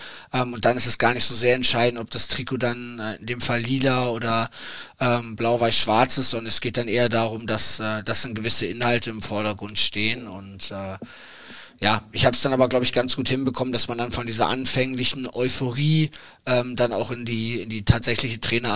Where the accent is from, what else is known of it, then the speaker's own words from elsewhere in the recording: Hamburg, Germany; als Hamburger eine Riesensache, dass wir als Paar dann wieder in unsere Heimatstadt gehen durften